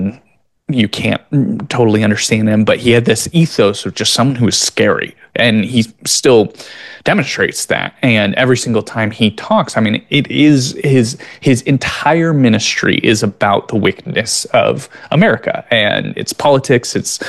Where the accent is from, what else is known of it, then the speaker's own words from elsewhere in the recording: Midwest, United States; despite growing up in the Midwest in a conservative community